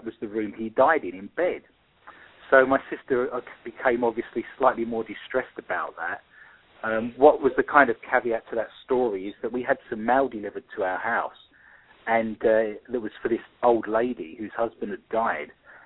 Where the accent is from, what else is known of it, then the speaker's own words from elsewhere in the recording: London, United Kingdom; accent: East London; I've got an East London accent. If anyone was listening from London, they'd know instantly I came from the East End of London just by my accent, which is slightly different to the South of London or to the West of London